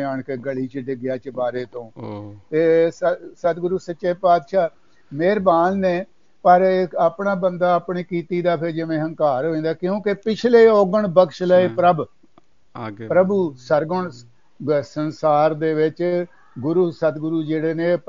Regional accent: Punjab, India; ਮਹਿਤਾ ਚੌਂਕ ਤੋਂ 4 ਕਿਲੋਮੀਟਰ ਤੇ ਹੈ ਨਾ ਅੰਮ੍ਰਿਤਸਰ ਨੂੰ ਮੇਰਾ

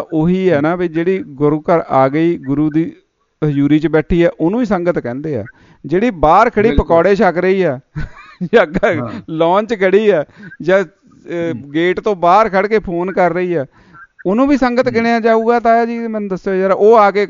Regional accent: Bainsa, Punjab, India; ਮੇਰਾ ਪਿੰਡ ਵੀ ਬੈਂਸਾ ਹੈ ਜੀ ਹਾਂਜੀ ਬੈਂਸਾ ਵੀ ਬੰਗਿਆਂ ਰੋਡ 'ਤੇ ਆ ਅਤੇ ਲਾਗੇ ਹੀ ਆ

